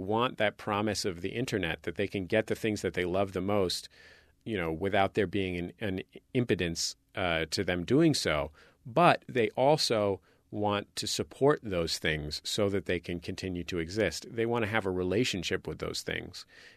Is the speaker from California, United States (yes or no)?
yes; San Francisco, California, United States; now in Los Angeles, United States; I mean, I care very much about KPCC and KCRW here in Los Angeles. I grew up in San Francisco, and I still care very much about KALW in San Francisco.